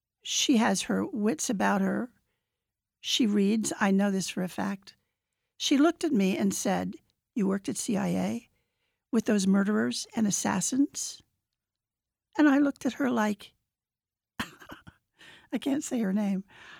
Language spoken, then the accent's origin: English; Wichita, Kansas, United States; I'm from Wichita, Kansas.